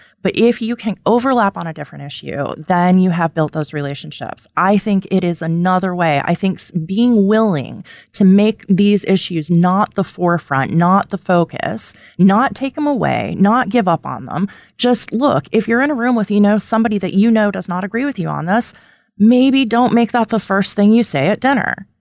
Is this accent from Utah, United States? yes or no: yes; Utah, United States; Like, I'm from Utah, dude. This is a religious state, a hugely religious state.